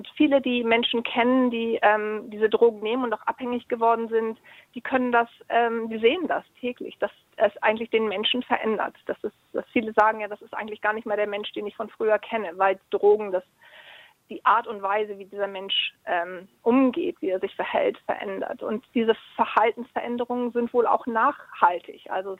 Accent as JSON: {"language": "German", "country": "United Kingdom", "second_language": "German", "said": "ich komme ja nun aus Großbritannien und gucke nur so ab und zu mal Fernsehen in Deutschland."}